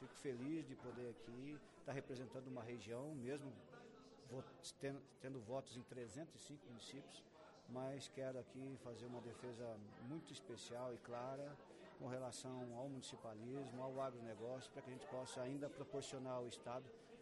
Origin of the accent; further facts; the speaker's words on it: Paraná, Brazil; sou da região oeste do Paraná e representante aqui legítimo do municipalismo